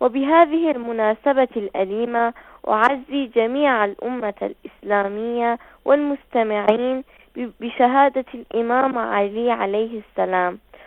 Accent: Iraq; السلام عليكم، … من العراق.

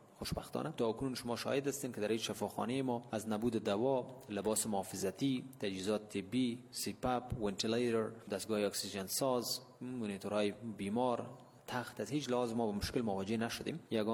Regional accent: Afghanistan; که ما به عنوان یک افغان از اونها تشکر میکنم

